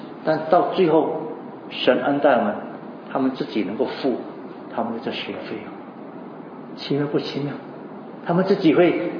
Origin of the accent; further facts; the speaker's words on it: Singapore; 我们新加坡人绝对不可以再埋怨了